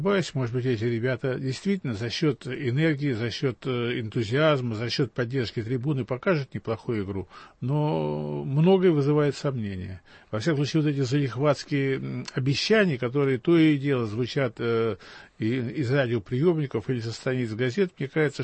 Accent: Moscow, Russia; Мы с вами москвичи

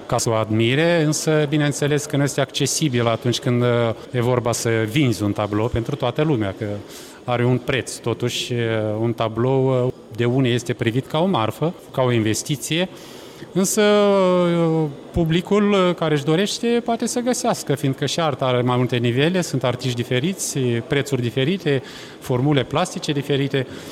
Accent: Moldova; Nici eu n-am avut când eram mic copil în satul meu, nici acum nu există.

